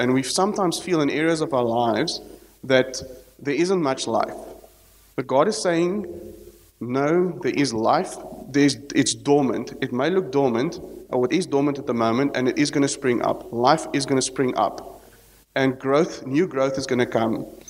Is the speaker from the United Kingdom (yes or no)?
no; Knysna, Western Cape, South Africa; and I come from Knysna, so you would have known the fires a few years back in Knysna.